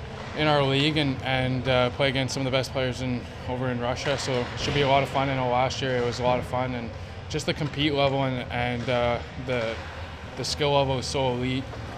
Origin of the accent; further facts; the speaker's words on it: Edmonton, Alberta, Canada; one of the games is in my hometown back in Edmonton, so I'll have a lot of family and friends there.